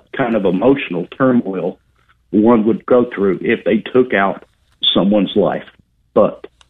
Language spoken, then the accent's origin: English; Alabama, United States; because I was born and raised in Alabama